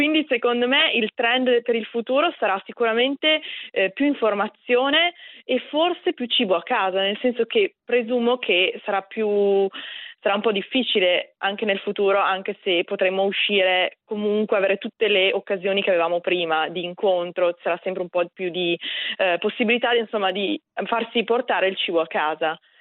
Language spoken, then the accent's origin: Italian; Verona, Veneto, Italy; Sì, io sono di Verona di origine